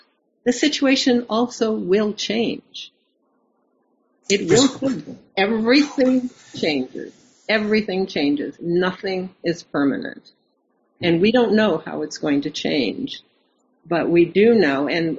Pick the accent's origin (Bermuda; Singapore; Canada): Canada; also born or lived in United States; I've certainly had a lot of those same feelings, being both Canadian and American.